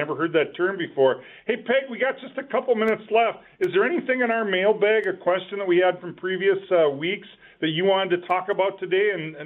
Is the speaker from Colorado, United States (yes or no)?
no; Olivia, Minnesota, United States; I grew up in Olivia.